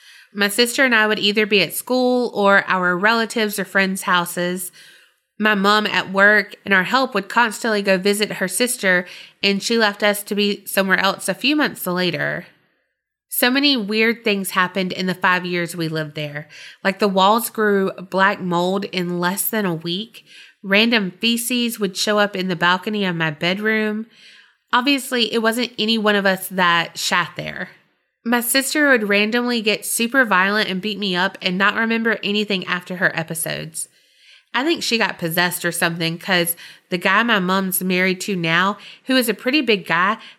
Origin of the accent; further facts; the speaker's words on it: India; I'm 21 and I'm from India.